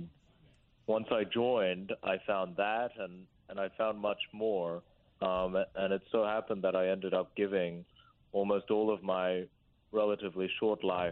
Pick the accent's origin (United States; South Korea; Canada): South Korea; English is a second language; now in Australia; it started because I moved, and I didn't speak English when I arrived in Australia from Korea.